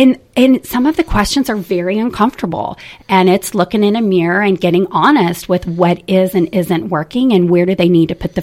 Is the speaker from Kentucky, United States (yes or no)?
yes; Kentucky, United States; born there; also born or lived in Indiana; I was born in Kentucky, so between my Kentucky roots and going to school in Indiana